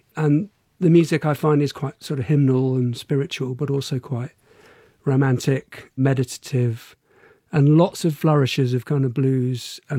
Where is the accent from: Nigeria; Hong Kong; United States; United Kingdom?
United Kingdom; Barnes, London; the local jazz pub in southwest London where we grew up in Barnes.